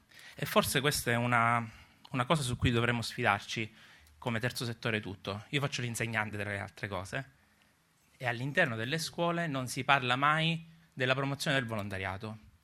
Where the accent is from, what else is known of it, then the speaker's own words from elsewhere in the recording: Sicily, Italy; io sono siciliano, tra le altre cose, e ho vissuto per 2 anni a Ragusa.